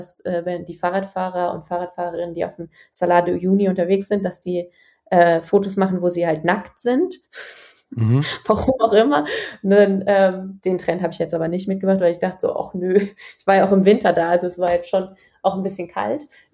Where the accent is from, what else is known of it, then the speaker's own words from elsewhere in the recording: Germany; Und habe ich gesagt, aus Deutschland.